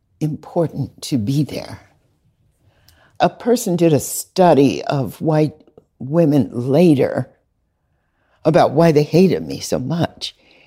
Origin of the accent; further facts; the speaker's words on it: the South, United States; I mean, he was young. We're from the South.